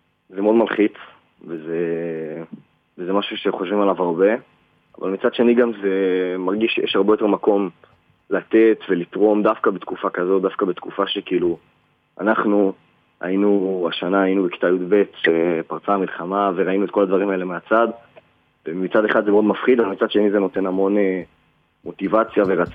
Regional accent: Nesher, Haifa District, Israel; נולדתי בנשר, חייתי את כל החיים שלי פה, כל החברים שלי מפה, גדלתי בתנועת הצופים בנשר, אני המון שנים הייתי פה בתנועת נוער, עיר מדהימה

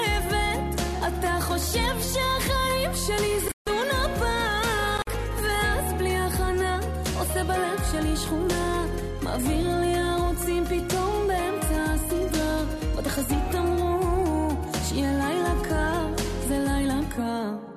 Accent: Morocco; קודם כל, מה נגד המזרחים? אני מזרחית.

